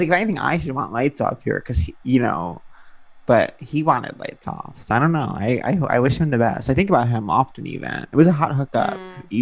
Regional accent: Long Island, New York, United States; because I grew up in Long Island

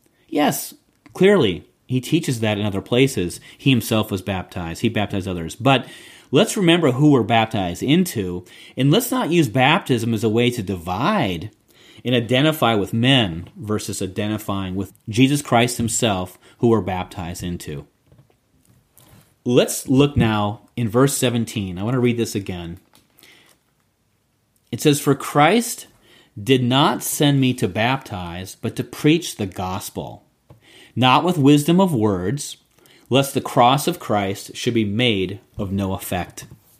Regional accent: Midwest, United States; now in Arlington, United States; See, for me, I grew up in the Midwest, and I grew up on a 70-acre farm. And we had a huge, massive garden.

